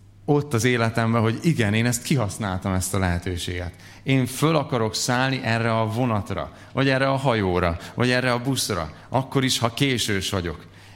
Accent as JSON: {"language": "Hungarian", "region": "Southern Slovakia", "country": "Slovakia", "said": "akkor Felvidékről származom, most is Felvidéken élünk"}